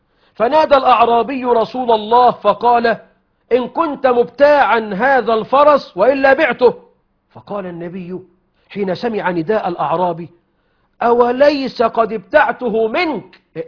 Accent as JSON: {"language": "Arabic", "country": "Egypt", "said": "أنا أنبه هنا على شيء يحصل بين النساء عندنا في مصر"}